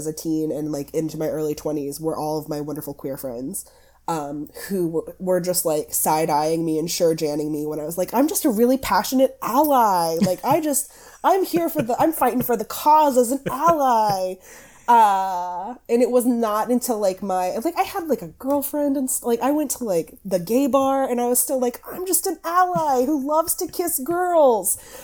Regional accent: American South, United States; But I grew up in the American South, which is not a very comfortable place to be queer even still.

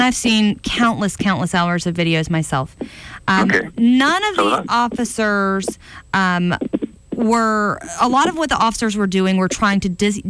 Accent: United States; but as an American, I take pride in the U.S. Capitol

